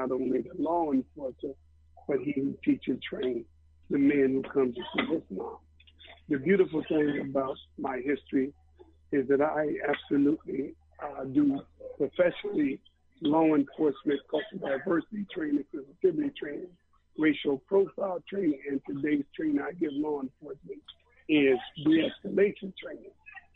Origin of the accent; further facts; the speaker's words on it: Columbus, Ohio, United States; also born or lived in Detroit; Well, I used to live in Detroit. I'm from Columbus, Ohio, the Midwest.